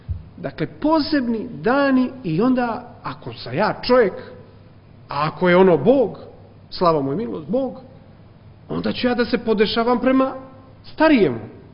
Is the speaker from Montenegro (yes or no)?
yes; Cetinje, Montenegro; Gore, kod nas u Katonskoj Nahiji su fino crkve pretvorili u magacine